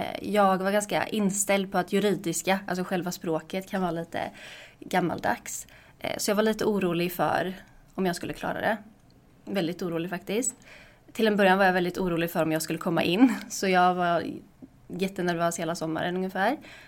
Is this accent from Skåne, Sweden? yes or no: no; Gothenburg, Västra Götaland County, Sweden; Är 23 år och läser juridik på Handelshögskolan. Jag är ursprungligen från Göteborg.